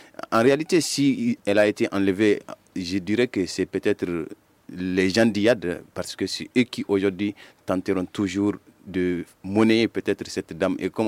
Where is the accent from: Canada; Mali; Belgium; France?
Mali; Timbuktu, Tombouctou; parce que je suis aussi de Tombouctou